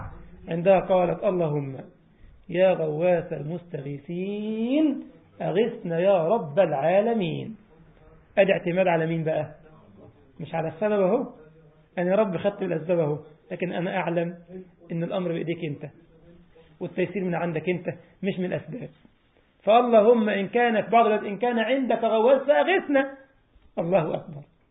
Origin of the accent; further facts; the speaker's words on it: Egypt; وطبعا نهج باللغه الدارجه عندنا في مصر يعني يطفش، يفر، يهرب